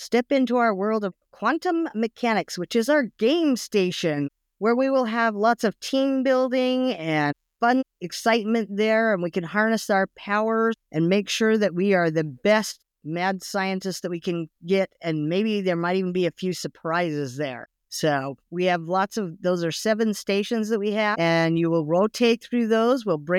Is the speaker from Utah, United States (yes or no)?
yes; Grantsville, Utah, United States; I originally come from Grantsville, Utah.